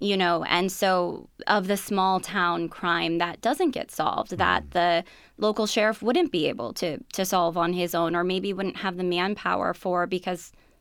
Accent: Wisconsin, United States; I would say like kind of the natural aspect of it is very, very close to my hometown. Which is beautiful. There's so many beautiful areas in Wisconsin and in central and northern Wisconsin that I kind of drew from.

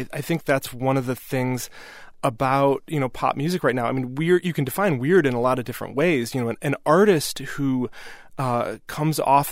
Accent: Wisconsin, United States; It's not just because I'm from Wisconsin.

